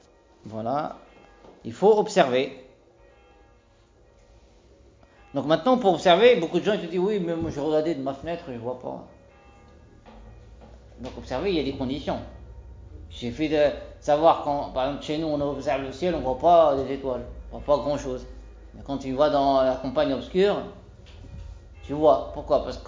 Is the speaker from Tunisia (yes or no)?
yes; Tunisia; En tout cas, Zaytoun, chez nous en Tunisie